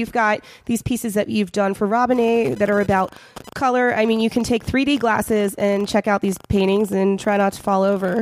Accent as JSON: {"language": "English", "town": "Compton", "region": "California", "country": "United States", "said": "I don't mess around. I'm from Compton, basically."}